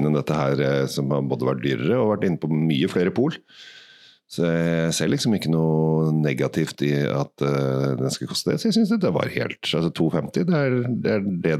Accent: Oslo, Norway; Jeg kommer fra Sinsen, spør jeg å si, i utgangspunktet.

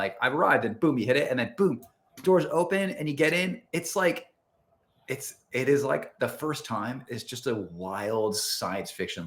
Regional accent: New York City, New York, United States; moved away; also born or lived in California; I just like I grew up in New York City, right? And like we didn't have a car growing up, and so I was like, I never learned. And then moved to California, and then I was driving.

